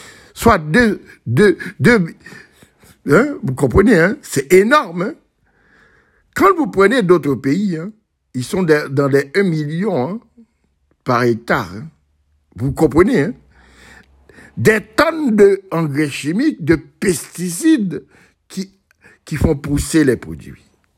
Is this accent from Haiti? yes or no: yes; Haiti; je me souviens les ananas que nous mangeons chez nous en Haïti.